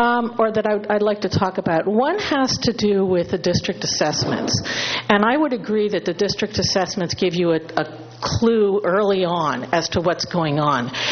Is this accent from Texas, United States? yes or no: no; Los Osos, California, United States; I'm from Los Osos.